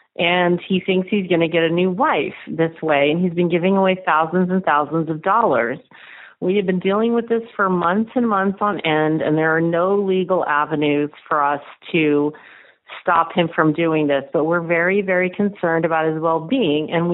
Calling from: Austin, Texas, United States; Hey, Dan. I'm calling from Austin, Texas with my sister.

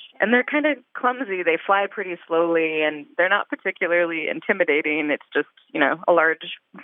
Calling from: Lawrence, Kansas, United States; I'm calling from Lawrence, Kansas.

